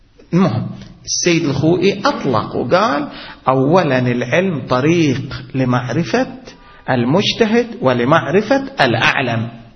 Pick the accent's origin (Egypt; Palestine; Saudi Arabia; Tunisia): Saudi Arabia; Qatif, Eastern Province; يعني مثلا عندنا في القطيف، مثلا عندنا حدود 200 طالب علم